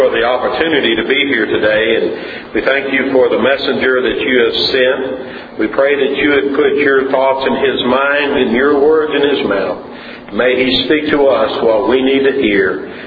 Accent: Kentucky, United States; I come from Kentucky, where in the last several weeks we've had some killer tornadoes come through.

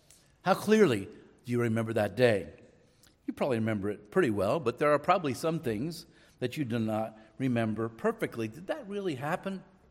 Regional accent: Wilmington, Delaware, United States; also born or lived in Philadelphia; I grew up near Philadelphia, and we had an old neighborhood, an old row house in Wilmington, Delaware.

